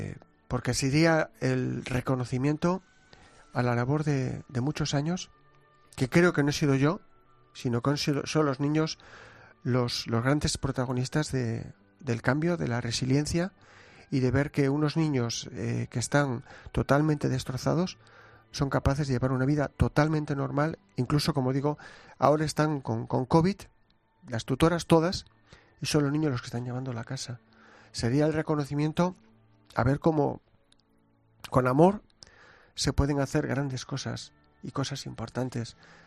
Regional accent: Bilbao, Basque Country, Spain; moved away; amo profundamente a mi patria. Me siento, soy bilbaíno, con lo cual digo, soy dos veces español. Añoro mi patria, añoro mi familia

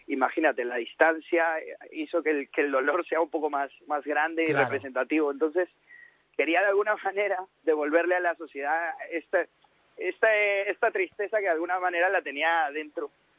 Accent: Peru; now in Madrid, Spain; yo soy de Perú. Llevo 8 años en España

